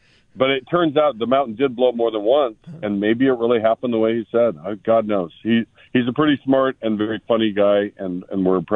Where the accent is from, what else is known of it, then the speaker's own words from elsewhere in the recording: Seattle, Washington, United States; I grew up in Seattle. Maybe you don't know.